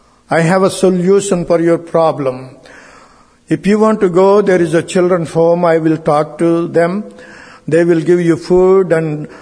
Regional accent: India; I'm from India.

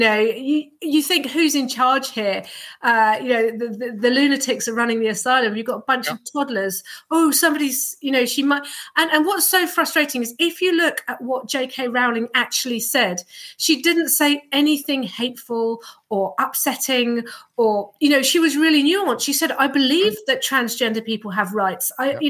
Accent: Chelmsford, East of England, United Kingdom; I'm from that area. I'm from Chelmsford originally.

